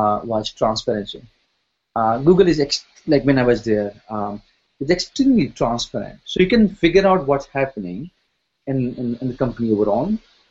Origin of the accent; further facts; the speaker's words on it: North India, India; I grew up in India, north part of India. And I've been to all the public schools as I was growing up. And then I went to college called IIT Delhi. That's in Delhi.